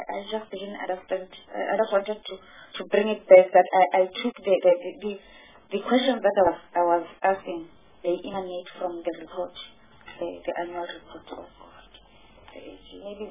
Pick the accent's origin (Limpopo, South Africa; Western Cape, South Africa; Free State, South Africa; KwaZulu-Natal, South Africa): Free State, South Africa; Bloemfontein; I'm actually disappointed because I'm from Bloemfontein.